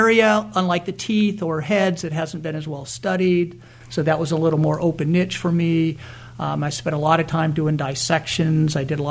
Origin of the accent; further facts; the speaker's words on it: Salt Lake City, Utah, United States; born there; also born or lived in California; I was born in Salt Lake City, Utah, so I'm a Western boy compared to the Midwest here, and we moved around a lot. I actually went to three different high schools, but when I was a sophomore in high school in a school in California